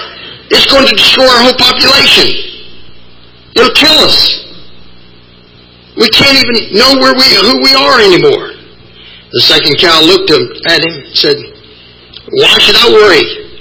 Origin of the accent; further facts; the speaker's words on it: Alabama, United States; Now, I'm from Alabama. I'm not saying our cows are smarter.